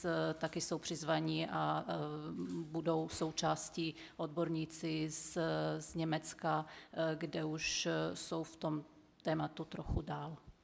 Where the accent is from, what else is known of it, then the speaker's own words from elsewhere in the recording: Moravian-Silesian Region, Czechia; Já pocházím z Moravskoslezského kraje, který je v rámci České republiky jedním z nejvíce postižených regionů, co se týká těžby.